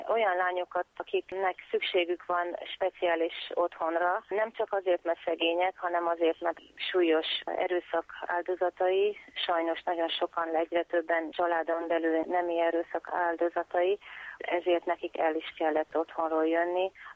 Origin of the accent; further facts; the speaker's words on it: Hungary; Én magyar vagyok itt